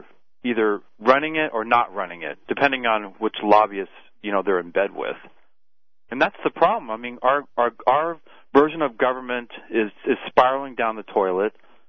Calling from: Blaine, Washington, United States

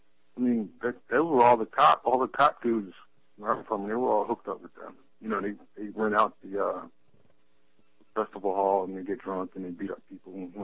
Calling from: South Carolina, United States; Anyway, I'm calling from South Carolina

